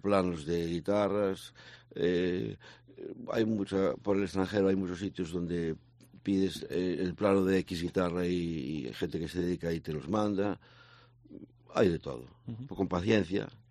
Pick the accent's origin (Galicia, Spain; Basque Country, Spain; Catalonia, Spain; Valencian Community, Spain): Galicia, Spain; born there; yo nací en el Puente de Caranza.